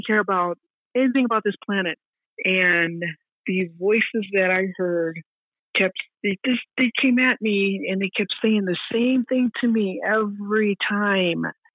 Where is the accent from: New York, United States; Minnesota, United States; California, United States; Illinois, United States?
Illinois, United States; Chicago; born there; I was born in Chicago.